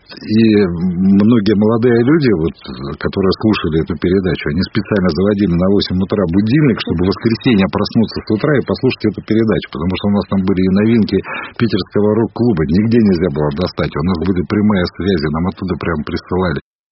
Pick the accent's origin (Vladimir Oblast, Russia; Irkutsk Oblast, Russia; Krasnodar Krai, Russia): Irkutsk Oblast, Russia; Angarsk; Ну да, я причем такой сибиряк-то с корнями очень давними-дальними.